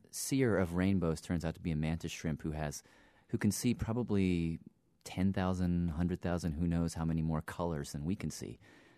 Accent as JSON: {"language": "English", "region": "the South", "country": "United States", "tie": "born or raised there", "said": "Hey, I grew up in the South, so I know, you know."}